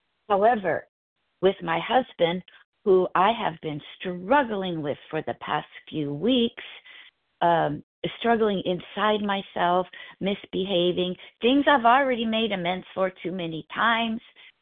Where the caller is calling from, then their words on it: California, United States; I'm in Southern California, Pacific time.